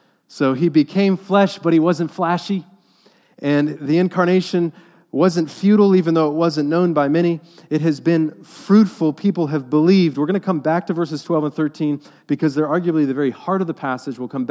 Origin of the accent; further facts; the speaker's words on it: Texas, United States; I guess it's growing up in Texas.